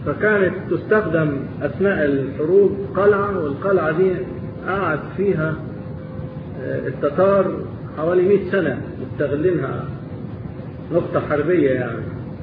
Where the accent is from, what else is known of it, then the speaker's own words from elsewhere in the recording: Egypt; زي عندنا في مصر